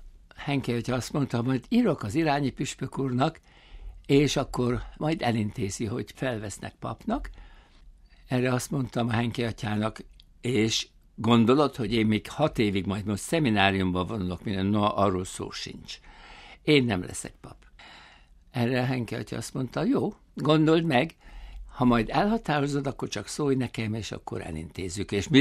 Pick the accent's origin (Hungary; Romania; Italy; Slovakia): Hungary; Kőszeg, Vas; born there; Az közel van a szülőföldemhez, a szüleim burgerlandi származásúak, én kőszegén születtem